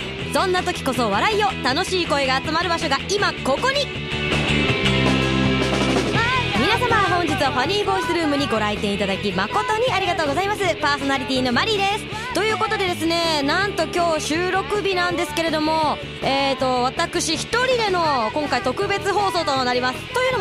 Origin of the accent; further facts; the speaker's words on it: Aomori, Japan; 私青森出身なんで